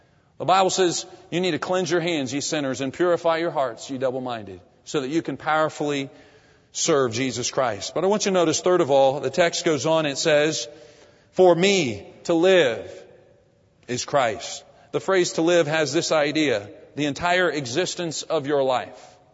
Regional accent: United States; I'm very privileged in my life and being an American and being in a place where I've been able to hear the gospel and now preach the gospel freely in this free land.

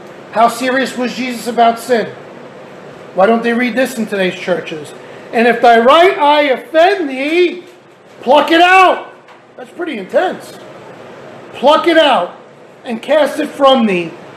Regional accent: New York, United States; born there; I was born in New York.

